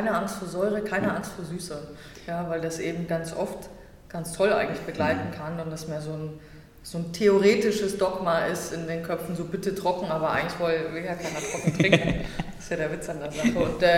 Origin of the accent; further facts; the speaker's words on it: Bavaria, Germany; also born or lived in Saxony; now in Berlin, Germany; also ich bin Herzens-Berliner quasi, aber ich komme ja eigentlich aus Sachsen und bin in Bayern aufgewachsen.